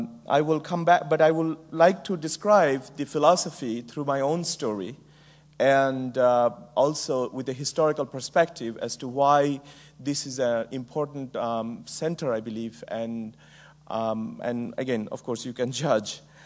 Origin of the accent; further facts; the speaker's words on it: Bangladesh; moved away as an adult; now in United States; I grew up in Bangladesh. I came to America to go to college, and 33 years ago.